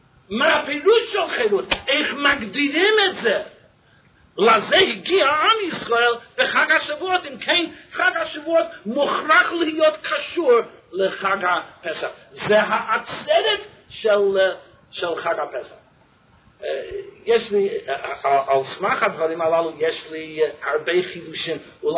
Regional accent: United States; אני אמריקאי, יש חמונה מצלד. מה אני יכול לעשות?

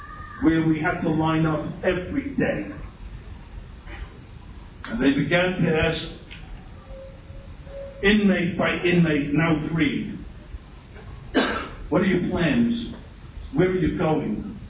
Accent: Williamsburg, United States; All my children were born in Toronto. All right, my wife is from Toronto. I'm from Williamsburg.

